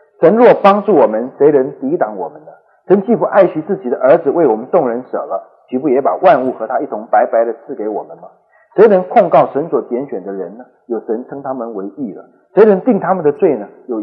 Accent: China; 那么在我过去或者我们中国人的传统来讲

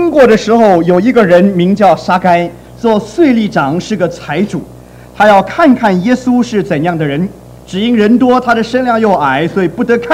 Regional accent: Meixian, Guangdong, China; 那么我是广东梅县人，

